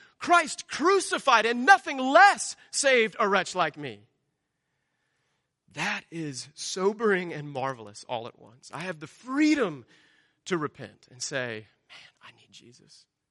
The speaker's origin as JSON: {"language": "English", "country": "United States", "said": "I'm American. Of course I'm a materialist."}